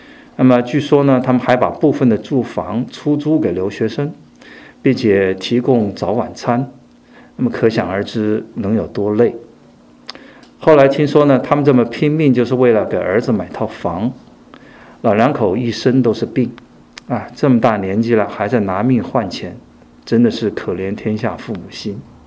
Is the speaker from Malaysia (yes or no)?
no; China; 特别是我们中国人从小受的教育呢，就是人定胜天，以为靠自己的能力就能够应对难题